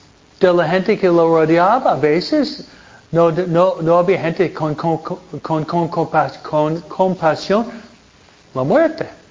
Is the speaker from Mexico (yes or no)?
no; Michigan, United States; born there; Yo nací en Michigan, ¿no?